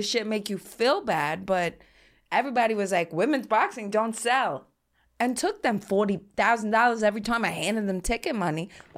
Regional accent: Gerritsen Beach, New York, United States; I grew up in Garrison Beach

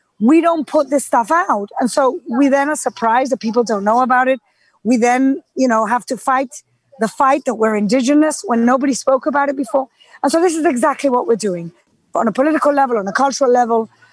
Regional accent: Gibraltar; first language English/Spanish; I didn't grow up in Israel. I wasn't from there. I'm mother tongue English and Spanish speaker because I'm from Gibraltar. I'm a Sephardi woman.

